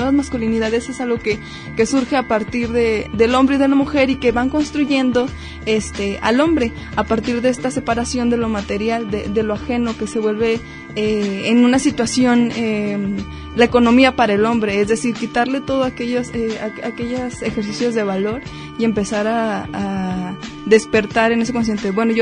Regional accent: Mexico; podemos tener ventajas o desventajas como ciudadanos mexicanos

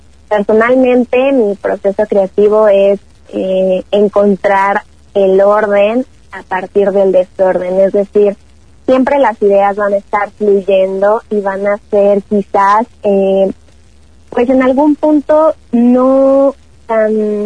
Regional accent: Pachuca de Soto, Hidalgo, Mexico; Soy de la ciudad de Pachuca, de Soto y en Hidalgo.

